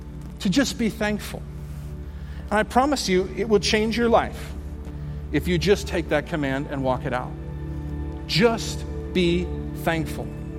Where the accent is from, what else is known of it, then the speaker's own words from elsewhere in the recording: the West, United States; I love Pennsylvania, but I'm from the West.